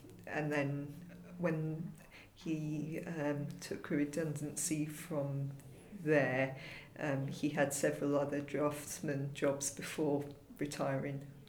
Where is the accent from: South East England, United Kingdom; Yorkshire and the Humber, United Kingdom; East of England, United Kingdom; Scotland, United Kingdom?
South East England, United Kingdom; Basingstoke; born there; I was born down in Basingstoke.